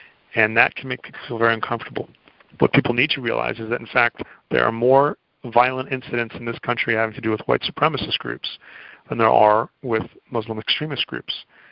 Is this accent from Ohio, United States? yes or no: no; Boston, Massachusetts, United States; I'm from Boston originally